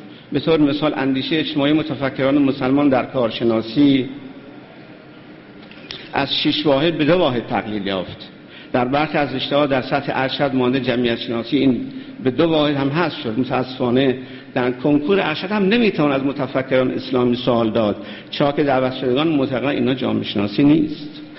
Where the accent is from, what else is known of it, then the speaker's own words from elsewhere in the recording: Iran; به عنوان یک ایرانی تجربه تاریخ زیادی داریم